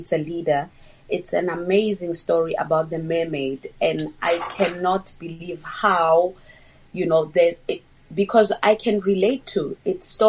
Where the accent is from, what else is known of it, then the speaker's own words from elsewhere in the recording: Limpopo, South Africa; we come from Limpopo in Lebohomo. So a lot of things were not available.